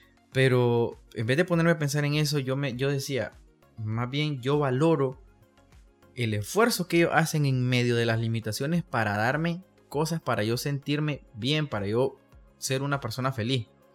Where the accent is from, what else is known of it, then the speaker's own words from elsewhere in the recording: Nicaragua; como un nicaragüense que está en la lucha al igual que todos